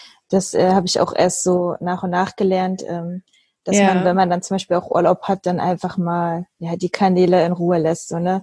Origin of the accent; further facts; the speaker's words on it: Bitterfeld-Wolfen, Saxony-Anhalt, Germany; Eigentlich komme ich aus Bitterfeld-Wolfen, also das ist in Sachsen-Anhalt.